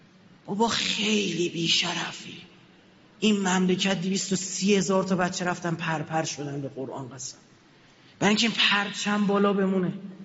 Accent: Iran; ما ایرانیم. 500 سال زمان شاه عباس اومدیم اینجا، قبلش هم از خارج نیومدیم، همون موقع هم از ایران اومدیم، از شمال غرب ایران اومدیم مرکز ایران. ما قوم ایرانی هستیم.

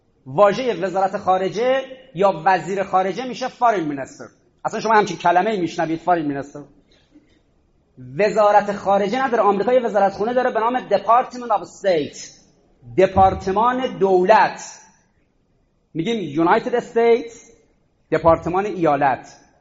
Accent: Iran; آقا ما ایرانی هستیم

